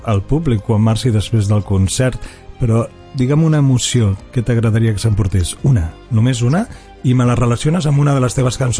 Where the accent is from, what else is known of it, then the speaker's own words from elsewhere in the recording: Sant Feliu de Guíxols, Catalonia, Spain; Saps que jo sóc de Sant Feliu de Guíxols?